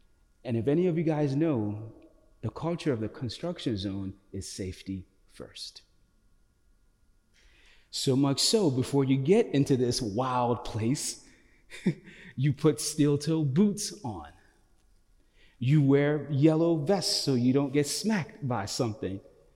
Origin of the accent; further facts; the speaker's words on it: Lagos, Nigeria; So I am from Lagos, Nigeria.